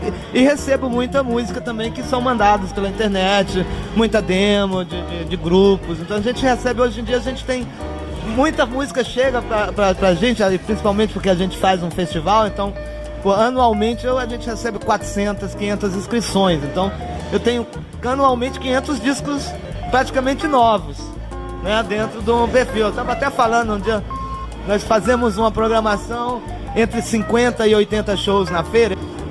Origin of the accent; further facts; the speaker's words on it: Brazil; Primeiro, é porque eu sou brasileiro, né?